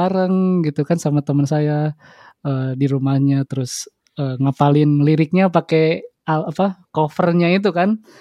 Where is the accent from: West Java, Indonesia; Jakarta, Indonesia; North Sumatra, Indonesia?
West Java, Indonesia; Bandung; Saya asli Bandung.